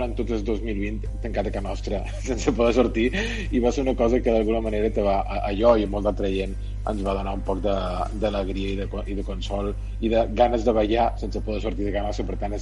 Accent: Balearic Islands, Spain; Bé, jo soc mallorquí, mon pare tenia videoclubs i tenia cines, per tant, el tema dels cines ho hem mamat de petit.

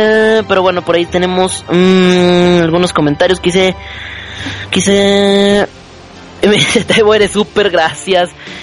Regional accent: Saltillo, Coahuila, Mexico; aquí en mi tierra Saltillo no ha venido y yo ya quiero jalarlo para acá.

